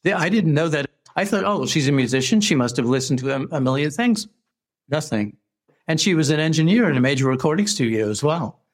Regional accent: Manhattan, New York, United States; also born or lived in London, United Kingdom; I was born in London, England, and then I was raised in Manhattan.

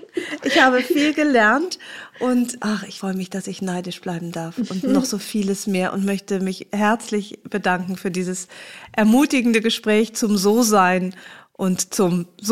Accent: Rhineland, Germany; Ich komme ja aus dem Rheinland.

